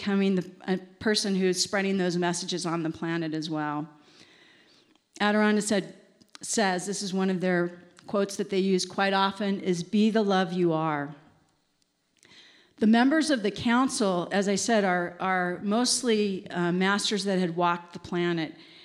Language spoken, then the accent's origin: English; Los Angeles, California, United States; I'm from Los Angeles, California, and I was a marketing executive at the time